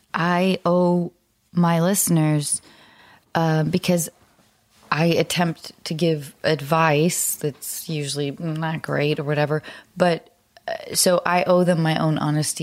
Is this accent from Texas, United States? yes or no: yes; Dallas, Texas, United States; born there; also born or lived in Santa Fe / Denver / Salt Lake City / Los Angeles; So I was born in Dallas.